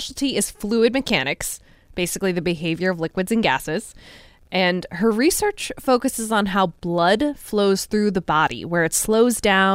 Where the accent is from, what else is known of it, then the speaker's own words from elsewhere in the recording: Connecticut, United States; Listen, it's one of the few things I'm proud of being from Connecticut.